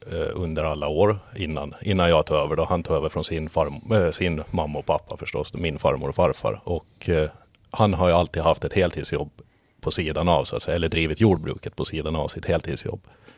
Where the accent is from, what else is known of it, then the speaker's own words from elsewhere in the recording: Hammarland, Åland, Finland; jag är från Hammarland, som nämndes. 31 år gammal är jag väl nu.